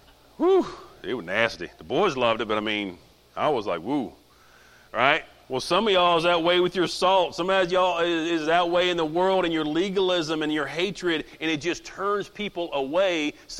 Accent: Indiana, United States; now in Virginia, United States; the first time I came to Virginia, I come from Indiana. Now, we used to have hogs everywhere

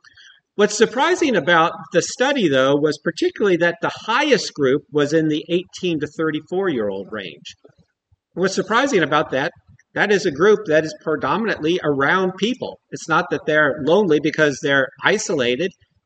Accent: United States; Now, growing up in the United States

